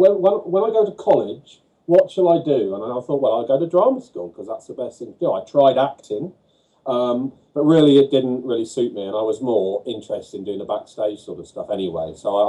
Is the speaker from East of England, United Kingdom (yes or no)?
yes; East of England, United Kingdom; moved away as an adult; now in London, United Kingdom; I'm from Norfolk. I'm from Norfolk. In East Anglia in Great Britainshire, and I've been living in London now for coming up to 20 years now since I came down here to go to college